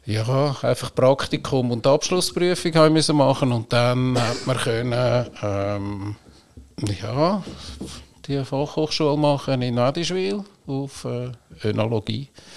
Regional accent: Rümlang, Zurich, Switzerland; Und aufgewachsen bin ich in der Nähe von Zürich, in Römlang bin ich aufgewachsen.

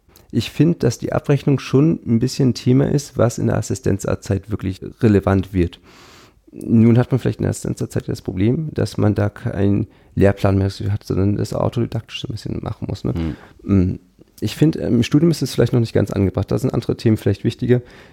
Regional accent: Pinneberg, Schleswig-Holstein, Germany; Ja, ich komme ja aus Pinneberg, also bin ich geboren nördlich von Hamburg, das ist vielleicht so 20 Minuten nördlich, nordwestlich.

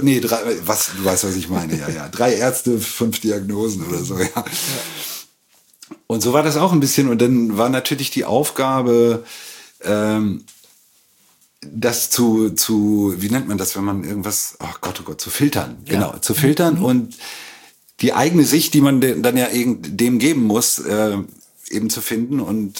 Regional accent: Lingen, Lower Saxony, Germany; now in Berlin, Germany; Ganz nah der holländischen Grenze, aus dem Emsland, aus Lingen-Ems.

